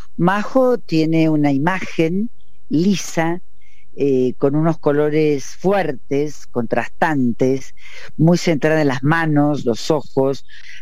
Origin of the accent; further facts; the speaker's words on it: Córdoba, Argentina; Estoy transmitiendo desde Córdoba, más precisamente desde las sierras de Córdoba, un lugar maravilloso. Se llama Mendiolaza. Ustedes saben que yo soy cordobesa